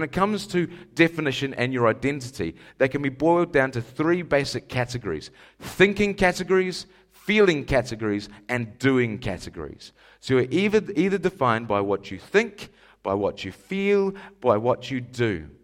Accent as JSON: {"language": "English", "region": "Scotland", "country": "United Kingdom", "tie": "born there", "accent": "Scottish", "said": "I was born in Scotland."}